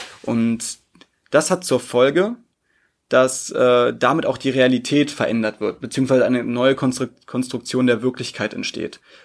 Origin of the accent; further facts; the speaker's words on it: Lower Saxony, Germany; Ja genau, in Niedersachsen auch, Englisch als erste Fremdsprache.